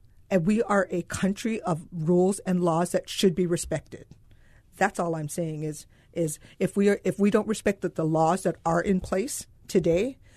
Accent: Hawaii, United States; I grew up in Hawaii. I'm the middle child of nine.

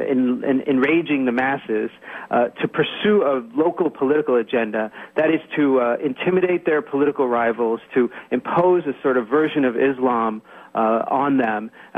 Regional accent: United States; I'm not an expert on the U.S. political scene, but I am an American, and I've been following the elections very closely.

